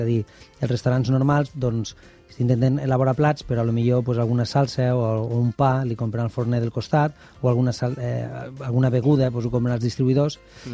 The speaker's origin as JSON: {"language": "Catalan", "town": "Lleida", "region": "Catalonia", "country": "Spain", "said": "Nosaltres som de Lleida, ja es nota amb l'accent, i això no canviarem mai, vull dir, som d'allà."}